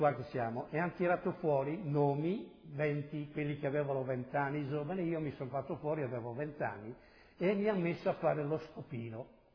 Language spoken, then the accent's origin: Italian; Valeriano, Liguria, Italy; 3/4/1921 a Valeriano di La Spezia. Ero un ex militare di Marina. L'8 settembre, sbandato, mi sono ritirato al mio paese a casa.